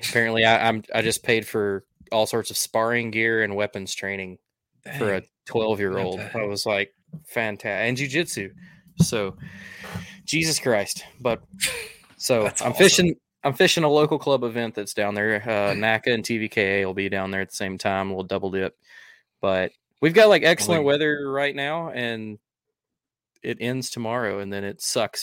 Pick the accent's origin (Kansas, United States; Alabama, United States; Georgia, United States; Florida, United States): Alabama, United States; I'm from Alabama. That's not even worth the time.